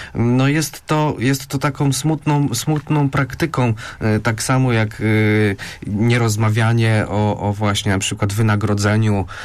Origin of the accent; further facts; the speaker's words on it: southern Poland, Poland; chcę podjąć pracę w Gdyni na przykład, a jestem z południa Polski.